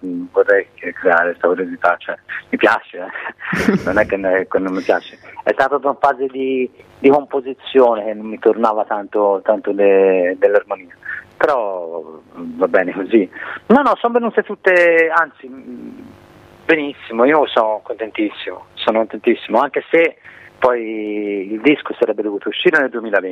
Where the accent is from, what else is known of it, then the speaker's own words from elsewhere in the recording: Prato, Tuscany, Italy; qui soprattutto in Toscana, insomma in zona Prato, perché noi siamo di Prato